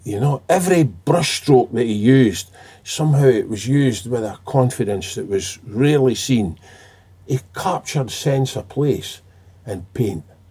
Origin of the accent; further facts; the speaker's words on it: Scotland, United Kingdom; I'm from Galloway